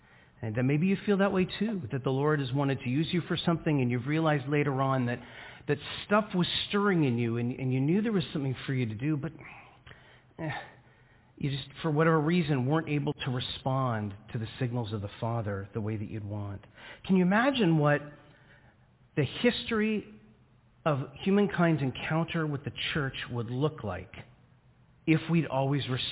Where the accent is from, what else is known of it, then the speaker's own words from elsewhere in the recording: Scarborough, Ontario, Canada; I grew up in Scarborough, and so it just was not part of my day-to-day life to run into First Nations people or any of the questions around that.